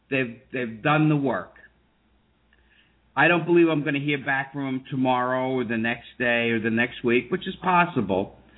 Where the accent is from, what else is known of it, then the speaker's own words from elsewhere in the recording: New York, United States; I'm from New York, had been up in the Trade Towers, had gone, you know, the visiting kind of deal.